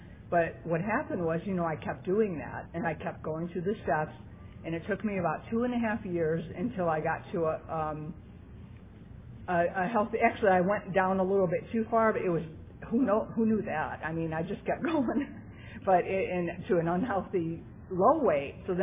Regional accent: California, United States; I walked into a meeting in the Valley. I'm from the San Fernando Valley.

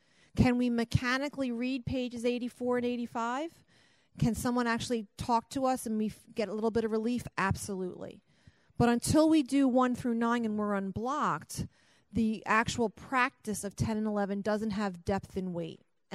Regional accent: New Jersey, United States; I'm a recovered compulsive overeater from South Jersey, so I'm from the South Jersey Intergroup.

